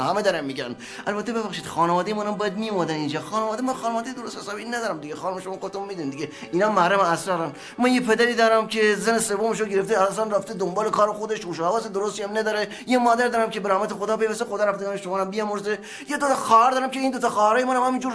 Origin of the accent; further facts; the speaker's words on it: Tehran, Tehran Province, Iran; توی تهران بزرگ شدم، زندگی کردم، موهای مردم رو کات کردم، از این پول گرفتم، روی پای خودم بسادم.